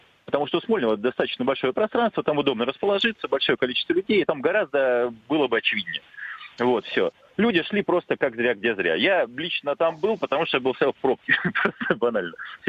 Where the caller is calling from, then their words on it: Saint Petersburg, Russia; я из Санкт-Петербурга.